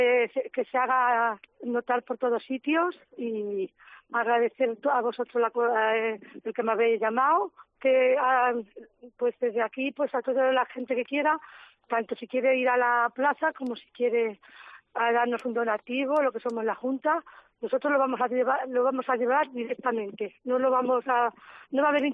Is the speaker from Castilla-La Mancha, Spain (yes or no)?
yes; Castilla-La Mancha, Spain; porque también somos manchegos todos